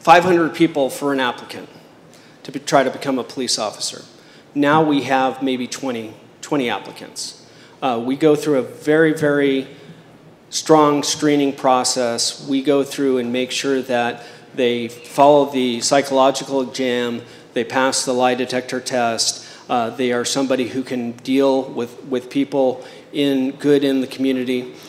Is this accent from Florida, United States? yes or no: no; Chula Vista, California, United States; I'm from Chula Vista. I'm proud to be in Chula Vista, and that's why I want to be mayor.